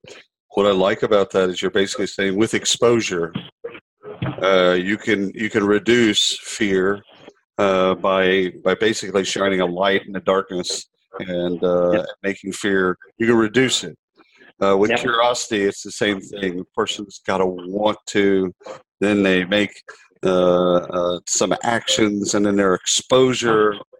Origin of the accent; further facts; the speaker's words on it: Iowa, United States; We're both from Iowa. We've both grown up in a kind of same town.